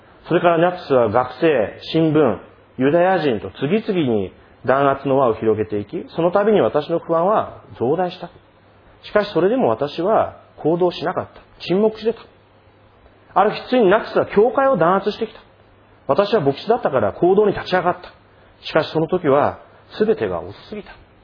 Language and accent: Japanese; Yokohama, Kanagawa, Japan; で、私の出身の横浜でもですね